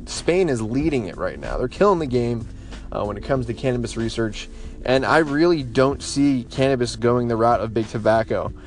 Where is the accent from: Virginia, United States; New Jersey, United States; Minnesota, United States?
New Jersey, United States; moved away as an adult; also born or lived in Germany / Tennessee; I grew up in New Jersey till I was 19, joined the Army, was all over the world, you know, in Germany for a little bit. I was in Tennessee.